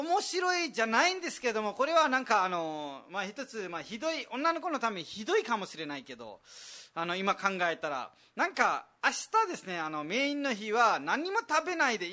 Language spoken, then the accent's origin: Japanese; Nepal; Japanese is a second language; now in Japan; 私たち誰？私たちはネパール人ですね。